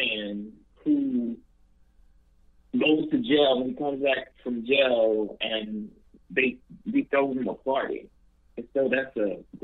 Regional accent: the South, United States; born there; I was born in the South and I'm a 70s baby.

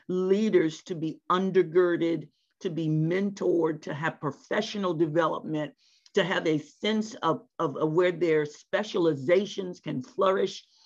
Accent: Washington, District of Columbia, United States; I hail from Washington, D.C., right outside of the metropolitan area in Maryland.

